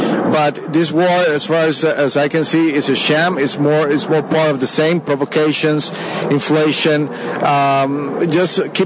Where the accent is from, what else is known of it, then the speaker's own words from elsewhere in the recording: Costa Rica; I'm originally from Costa Rica. My mom is American. Right now I'm married to a Portuguese lady, so I'm living in Europe.